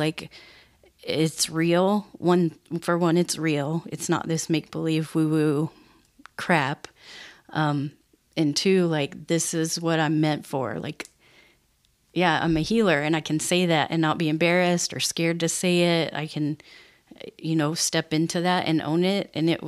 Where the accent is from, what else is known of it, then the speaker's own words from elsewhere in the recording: United States; But, you know, I was raised in America. I'm some white lady.